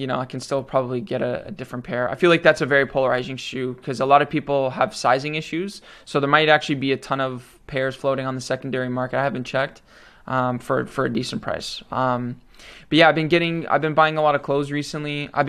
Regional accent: Canada; I live in I'm Canadian, obviously, so you got to keep that in mind.

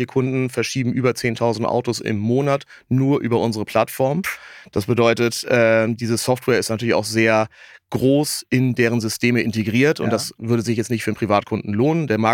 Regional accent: Hamburg, Germany; 42 Jahre, komme aus Hamburg, gebürtig aus Hamburg

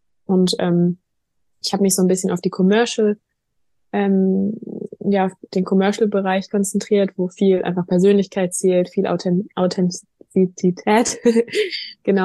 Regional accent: Freiburg, Baden-Württemberg, Germany; Ich komme aus Süddeutschland, aus der Nähe von Freiburg, dem sonnigen Freiburg.

